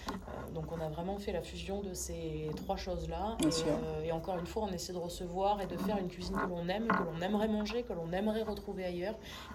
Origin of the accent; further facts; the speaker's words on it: Sarlat-la-Canéda, Nouvelle-Aquitaine, France; Moi, je suis vraiment de Sarlat-la-Canéda, donc là, bon, il va y avoir des gens mécontents, mais ça reste la capitale de la truffe, et donc Périgord noir.